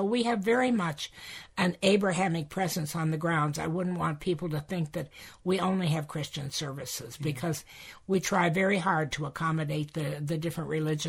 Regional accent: Youngstown, Ohio, United States; I came here with my parents, so I grew up in Youngstown, Ohio, and my grandfather was a minister, and he preached here.

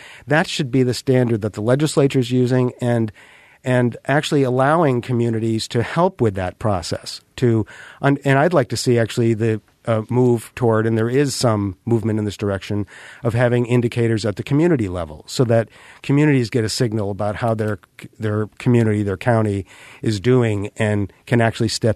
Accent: Vermont, United States; you know, I grew up in Vermont. I've lived here my entire life. I feel that Vermonters actually want things to work.

